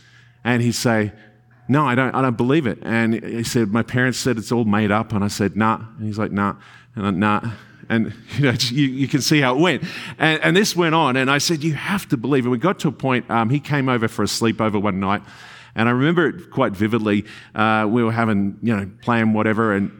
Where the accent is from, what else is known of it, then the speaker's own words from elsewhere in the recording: Melbourne, Victoria, Australia; I'm from Melbourne where we kind of love our coffee.